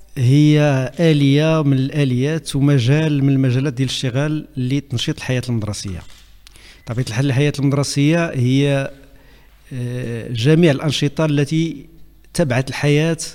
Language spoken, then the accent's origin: Arabic; Ras El Ain, Casablanca-Settat, Morocco; born there; من مواليد دجنبير 1963 براس العين الشاوية